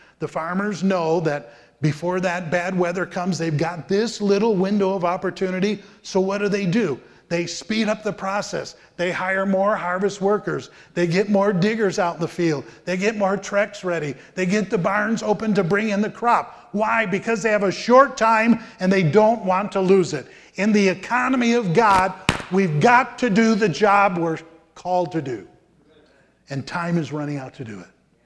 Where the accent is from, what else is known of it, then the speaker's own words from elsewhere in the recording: North Tonawanda, New York, United States; when I was growing up in North Tonawanda, New York, it used to make me feel really good to play out in the street.